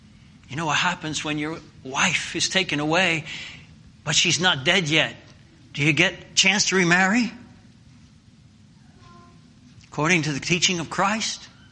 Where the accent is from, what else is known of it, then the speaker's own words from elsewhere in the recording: Pennsylvania, United States; I'm from Lancaster County. Maybe this teaching doesn't apply to Cannon County. But I grew up in Lancaster County.